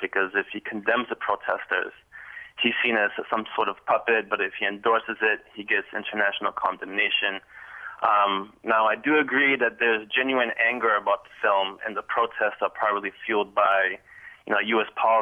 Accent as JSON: {"language": "English", "country": "United States", "lives_now": "Cairo, Egypt", "said": "as an American citizen, you know, that's living in Cairo, I'm kind of disappointed by the Egyptian response."}